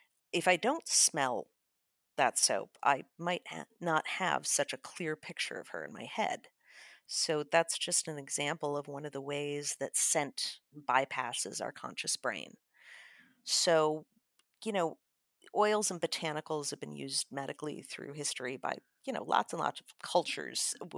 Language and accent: English; Chicago, Illinois, United States; I'm from Chicago.